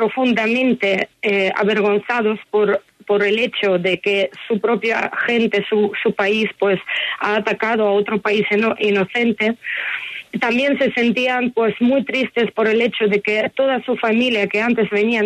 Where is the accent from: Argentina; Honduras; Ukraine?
Ukraine; Mariupol, Donetsk Oblast; Spanish is a second language; incluida Mariupol, mi ciudad natal, que se mantenía dentro de la soberanía ucraniana